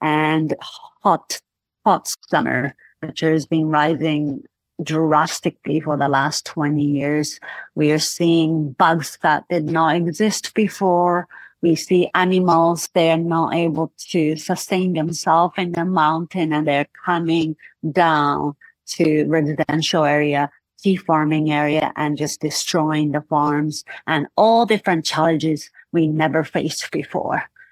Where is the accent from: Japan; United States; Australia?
Japan; Shizuoka; Just from my hometown, Shizuoka, over 85% of tea farmers do not have anybody to take over.